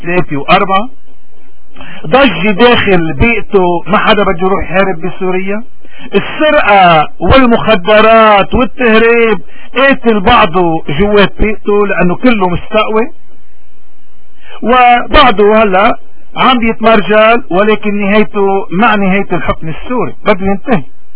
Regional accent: Lebanon; نحنا لبنانية

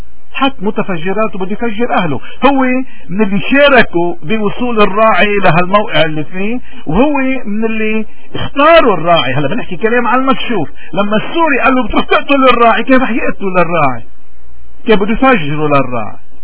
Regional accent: Lebanon; now in Canada; ولكن نحن كلبنانيين وككنديين نحن كثير مرتبطين أو مرتبط مصيرنا بمصير أمريكا.

